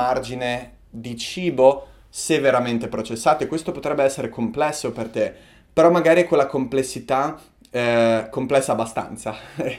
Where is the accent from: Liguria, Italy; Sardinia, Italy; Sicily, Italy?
Liguria, Italy; Savona; born there; Sono un buon lupo di mare, sono nato in Liguria, a Savona